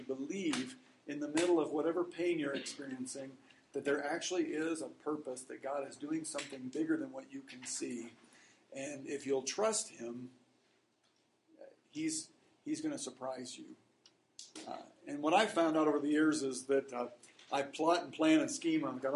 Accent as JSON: {"language": "English", "town": "Lincoln", "region": "Nebraska", "country": "United States", "said": "I'm from Lincoln, Nebraska, and I got involved with this camp a number of years ago."}